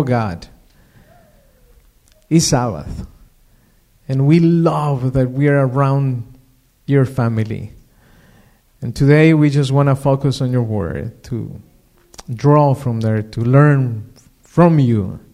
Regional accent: Mexico; English is a second language; I was born and raised in Mexico, and I went to study to Montemorelos University to become a pastor, to study theology.

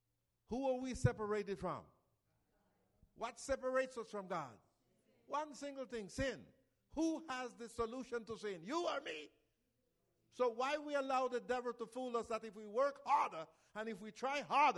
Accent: Costa Rica; English is a second language; I come from Costa Rica, as many of you know, and my country does not have an army. We eliminated, in fact, they eliminated the army in Costa Rica 3 years after I was born.

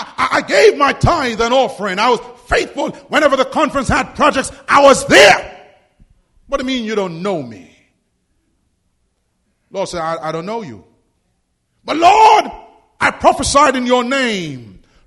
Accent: Jamaica; When I was a kid growing up in Jamaica, we didn't have 24-hour stores.

